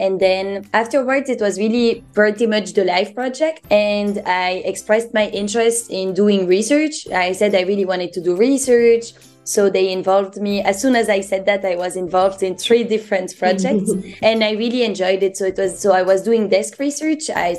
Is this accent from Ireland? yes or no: no; Belgium; I'm from Belgium and I'm 25 years old.